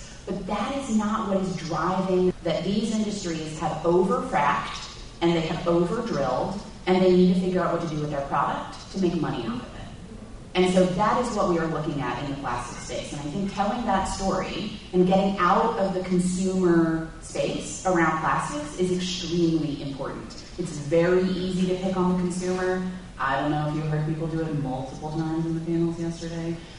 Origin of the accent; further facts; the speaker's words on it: Baton Rouge, Louisiana, United States; now in New Orleans, United States; I grew up in Baton Rouge, which is at one end of the chemical corridor known locally and for good reason as Cancer Alley. I now live in New Orleans